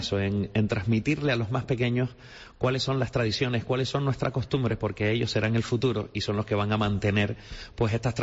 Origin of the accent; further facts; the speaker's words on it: Canary Islands, Spain; nosotros como canarios